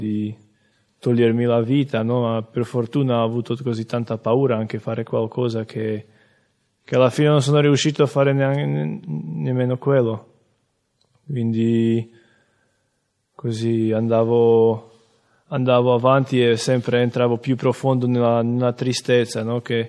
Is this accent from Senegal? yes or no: no; Slovakia; Italian is a second language; ho 23 anni, vengo dalla Slovacchia.